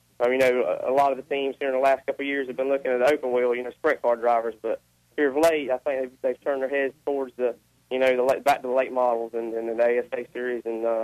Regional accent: Bartow, Florida, United States; I'm actually from Bartow, Florida, and that's where I started racing.

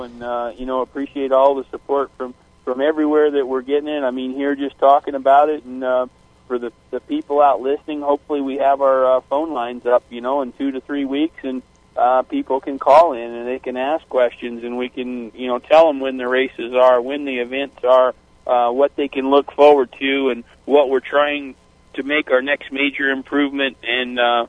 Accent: Indianapolis, Indiana, United States; I grew up in Indianapolis, and my goal since I could remember walking and talking was to race in the Indy 500

